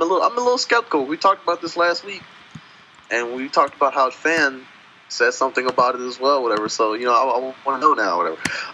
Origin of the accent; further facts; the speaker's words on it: Compton, California, United States; I'm from Compton. We don't have AKs. We have 9mm.